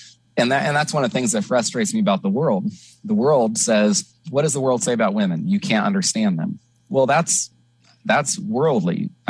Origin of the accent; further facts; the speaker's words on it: California, United States; We grew up together in Northern California. Neither of us were Christians.